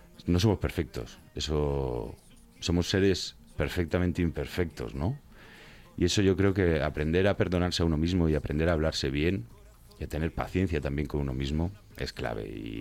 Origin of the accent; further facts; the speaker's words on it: Zaragoza, Aragon, Spain; born there; Soy maño, de Zaragoza, sí, nacido allí, en 1986, fíjate.